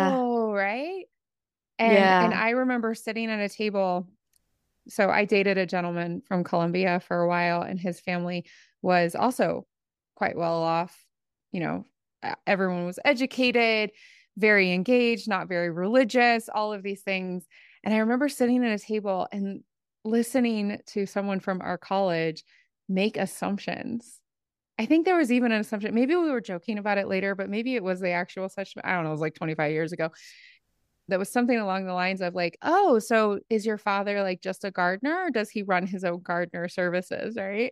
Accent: Appalachia, United States; So I am from Appalachia.

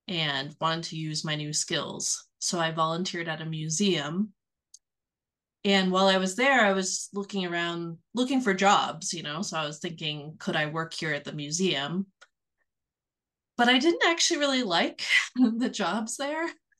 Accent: Virginia, United States; moved away as an adult; And I was in Virginia. So I grew up in Virginia. And I graduated from James Madison University with a history degree

